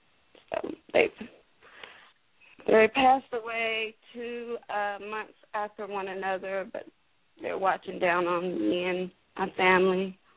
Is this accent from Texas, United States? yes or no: yes; Waco, Texas, United States; now in Dallas, United States; because we're from Waco, Texas. And we lived up this way in Dallas.